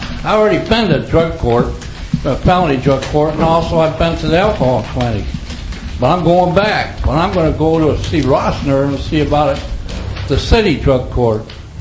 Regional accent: Newfield, New York, United States; I'm from Newfield, from Newfield State, which is Ward's Trailer Park.

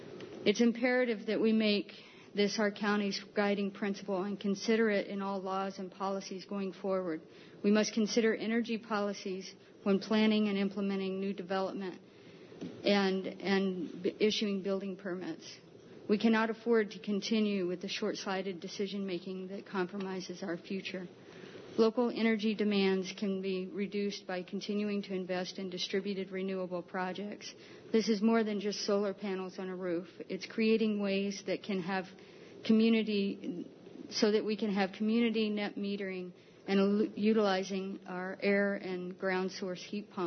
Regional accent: Dryden, New York, United States; and I'm from Dryden.

